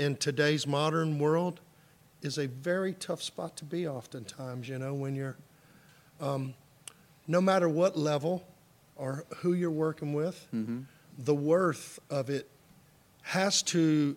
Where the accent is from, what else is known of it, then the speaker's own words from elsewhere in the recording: Baton Rouge, Louisiana, United States; growing up in Baton Rouge and growing up younger, there were some so cool bluesy rock and roll musicians.